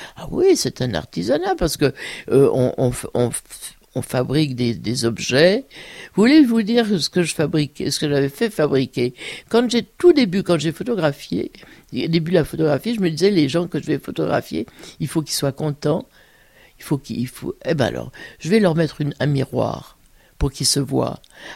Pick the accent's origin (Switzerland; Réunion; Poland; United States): Switzerland; born there; je suis née en Suisse. D'ailleurs, je suis née à quelques mètres de la France. Et j'avais une mère française.